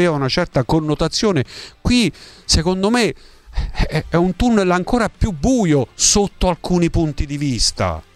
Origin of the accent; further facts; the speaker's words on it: Abruzzo, Italy; nemmeno quelle del mio paese in Abruzzo, che è la prima categoria.